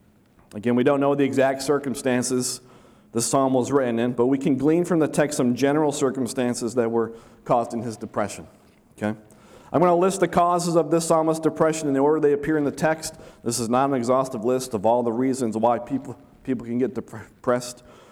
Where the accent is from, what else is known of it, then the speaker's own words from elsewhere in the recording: United States; I grew up near Niagara Falls, about 20 minutes east of the falls. It was close enough that once in a while my friends would ride our bikes there and come back.